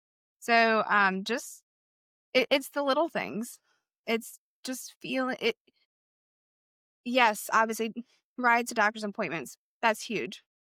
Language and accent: English; Michigan, United States; moved away as an adult; now in Ohio, United States; because I am from Michigan. I moved to Ohio, you know, 8+ years ago with an ex